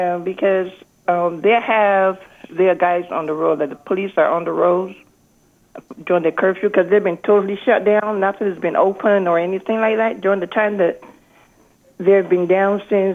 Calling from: Baumholder, Rhineland-Palatinate, Germany; I'm calling from Baumholder, Germany.

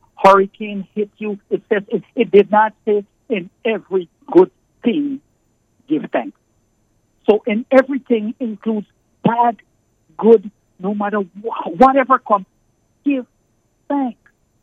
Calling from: Toronto, Ontario, Canada; also born or lived in Barbados; I'm calling from Toronto.

